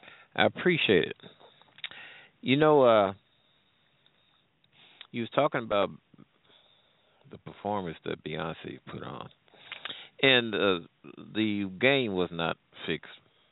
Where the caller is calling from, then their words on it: Midwest, United States; I'm calling from the Midwest.